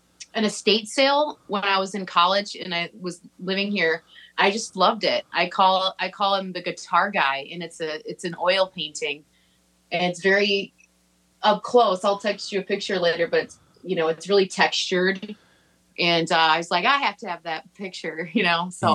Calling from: Winona, Minnesota, United States; I am Zooming in from my house, my studio in Winona.

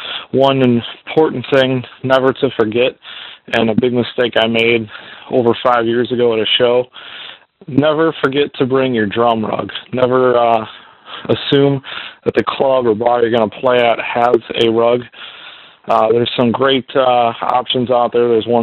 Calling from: Michigan, United States; I'm from State, Michigan. It's a suburb outside of Detroit.

